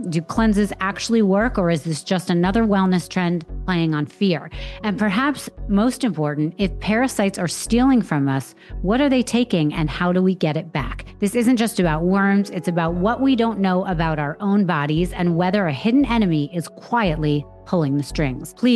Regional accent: Anchorage, Alaska, United States; born there; I used to live where I was born in Anchorage, Alaska.

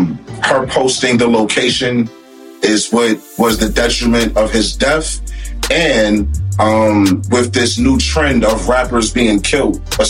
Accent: Newark, New Jersey, United States; It's a shame because I'm from Newark, but I should know this.

